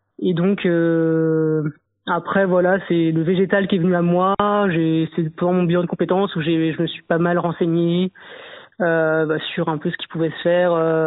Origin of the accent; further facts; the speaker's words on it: Brittany, France; moved away as an adult; now in Le Mans, France; j'ai 35 ans, je suis originaire de Bretagne, en Ille-et-Vilaine exactement. Puis depuis 10 ans, je suis arrivée sur le Mans.